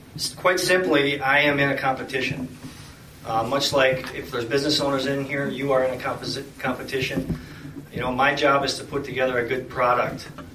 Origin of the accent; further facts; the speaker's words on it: Wisconsin, United States; So it used to be Northern Climates. When I grew up in Heartland, Wisconsin.